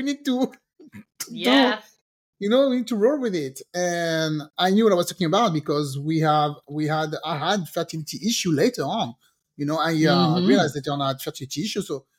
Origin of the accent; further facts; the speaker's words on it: France; born there; English is a second language; So the thing with Pascal and I, he was born in the Caribbean, I was born in France.